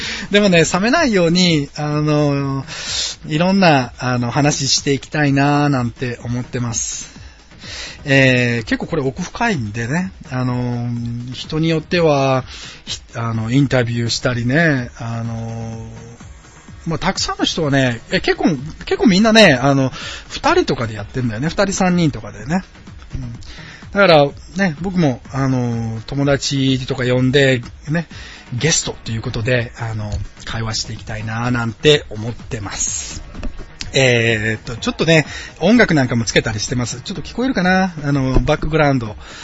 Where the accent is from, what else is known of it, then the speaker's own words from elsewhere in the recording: Osaka, Japan; accent: Osaka dialect; moved away as an adult; now in United States; 大阪出身、大阪生まれの大阪出身です。みんなからね、大阪弁出ないねってよく言われるんですよ。最初はね、大阪弁出さないように気をつけてたんですが、でもね、アメリカに来ても13年、4年になるんで